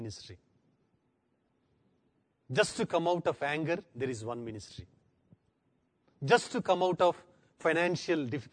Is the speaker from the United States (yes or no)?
no; India; See, you're far advanced, I say, as an Indian.